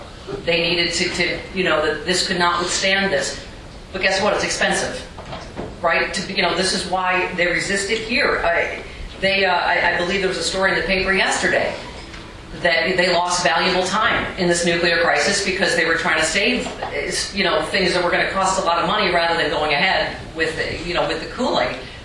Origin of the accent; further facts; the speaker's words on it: Lockport, New York, United States; I'm actually from Lockport, New York, which was built by Harrison Radiator.